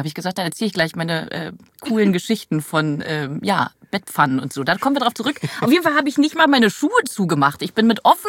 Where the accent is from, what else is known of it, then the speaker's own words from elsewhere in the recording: Berlin, Germany; born there; geboren im Auguste-Viktoria-Krankenhaus, im AVK, in Berlin, müsste Schöneberg sein, glaube ich noch.